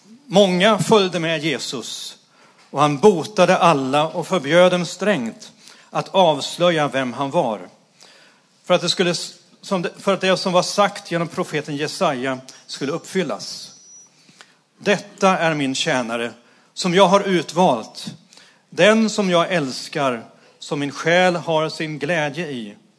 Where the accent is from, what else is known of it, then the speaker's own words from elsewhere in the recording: Öland, Kalmar County, Sweden; Precis som den där vintern för några år sedan hemma på Öland.